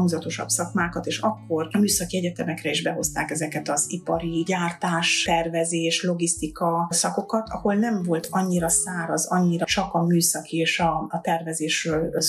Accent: Sighetu Marmației, Maramureș, Romania; én erdélyi vagyok, de nem tömb magyarság vidékről származom, hanem szolvány magyarság vidékről, Máramaros, ez Észak-Erdély. Tulajdonképpen határváros vagyunk, Ukrajnával határos város, Máramaros-sziget.

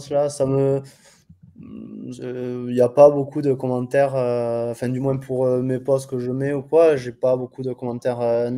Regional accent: Agen, Nouvelle-Aquitaine, France; born there; Je suis né à Agen, dans le Lot-et-Garonne.

